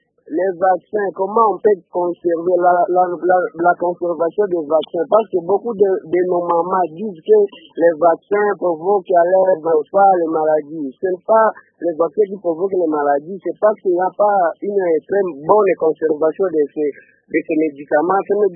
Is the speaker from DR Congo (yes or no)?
yes; Maniema, DR Congo; ici chez nous au Maniema, on vaccine seulement les enfants de 0 à 5 ans.